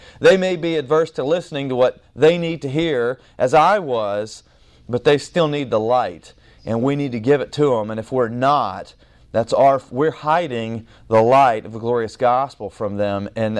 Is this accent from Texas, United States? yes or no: no; Kansas, United States; I understand you got some flag controversies down here, but I'm from Kansas.